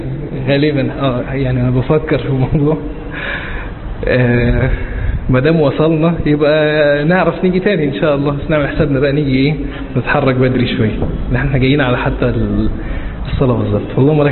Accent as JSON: {"language": "Arabic", "town": "Alexandria", "region": "Alexandria Governorate", "country": "Egypt", "said": "يعني يمكن الأمر عندنا في اسكندرية مش قومية، يعني إنما الأمر في اسكندرية أهوى"}